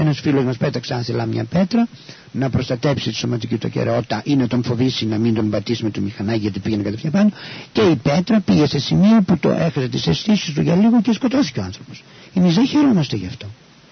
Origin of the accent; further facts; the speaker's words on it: Kilkis, Central Macedonia, Greece; είμαι βέβαια τώρα 42 χρονών. Θέλω να πω ότι είμαι από το Κιλκής, από ένα χωριό του Κιλκής, Φίσκα Κιλκής, συγκεκριμένα είμαι Πόντιος